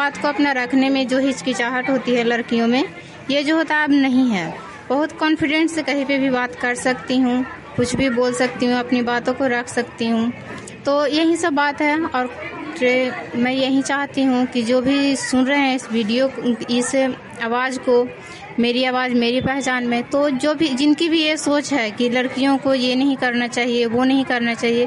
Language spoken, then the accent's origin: Hindi; Rukhai, Bihar, India; मैं चंडी प्रखंड रुखाई पंचायत की निवासी हूँ।